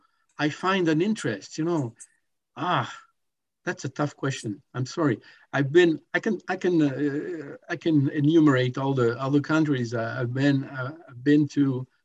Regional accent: Italy; English is a second language; moved away; also born or lived in France / Canada; when I was a kid, I grew up in Italy. So, of course, Italian cuisine was an obligation.

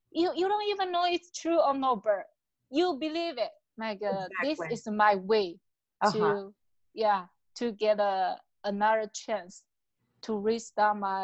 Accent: China; English is a second language; when I grew up, all the my hometown, it's like a become more culturally, like people, everyone thinking, oh, their only way to get out of here is to go to America

